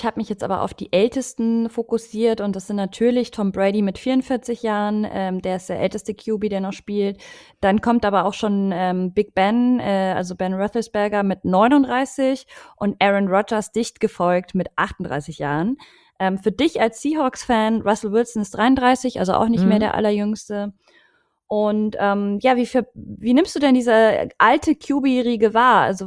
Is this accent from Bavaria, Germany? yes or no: yes; Munich, Bavaria, Germany; ich bin ja aus München, aus dem Raum